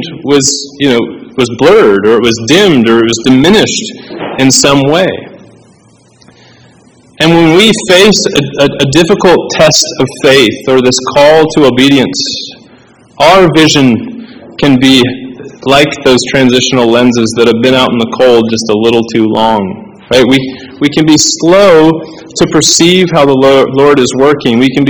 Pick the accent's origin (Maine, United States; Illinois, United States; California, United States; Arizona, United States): Maine, United States; Well, I grew up in Maine, the land of two seasons, winter and mosquito.